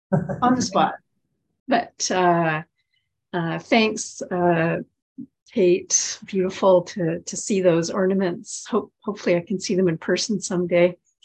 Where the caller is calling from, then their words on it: Tsawwassen, British Columbia, Canada; I'm coming from Tsawwassen, or Zooming from Tsawwassen.